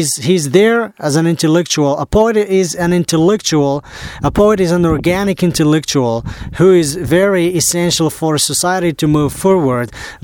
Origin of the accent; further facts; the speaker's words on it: Agadir, Souss-Massa, Morocco; English is a second language; teaching part-time at the University also of Agadir, my hometown